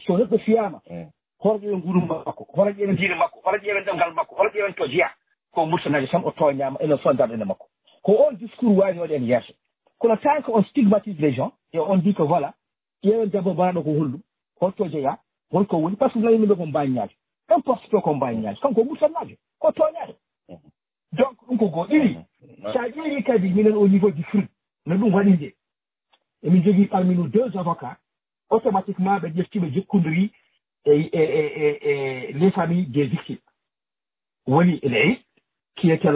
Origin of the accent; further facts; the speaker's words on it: Mauritania; On a pris ça en tant que Mauritanien.